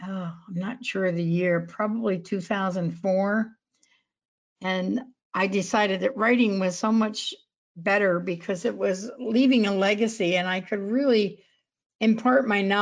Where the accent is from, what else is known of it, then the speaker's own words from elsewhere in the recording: Pennsylvania, United States; So I grew up in Berks County, which is right next to Lancaster County, which is very heavily Pennsylvania Dutch.